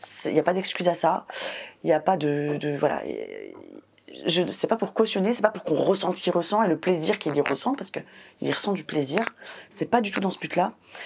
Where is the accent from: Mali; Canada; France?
France; Lyon, Auvergne-Rhône-Alpes; Moi, je suis lyonnaise